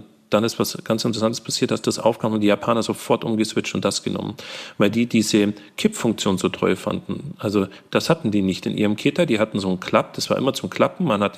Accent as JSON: {"language": "German", "region": "Bavaria", "country": "Germany", "said": "Als Allgäuer, wo ich eigentlich ursprünglich herkomme"}